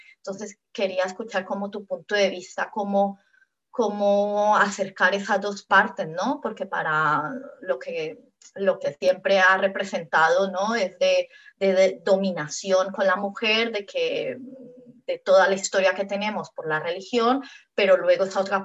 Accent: Colombia; now in Madrid, Spain; Yo soy colombiana y he pasado alrededor de 10 años viviendo en Madrid

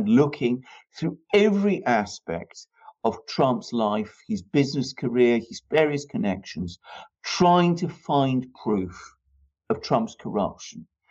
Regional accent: Greece; English is a second language; moved away; I come from Greece, and Greece is a country where corruption is very widespread and very rife. One of the reasons, by the way, why I don't live there or chose not to live there.

